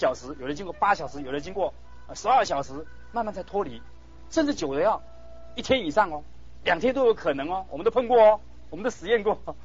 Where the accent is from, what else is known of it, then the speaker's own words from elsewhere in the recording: Daxi, Taoyuan, Taiwan; 你看我住大溪啊，我老家在大溪，以前我都回到眷村，我是眷村长大了哈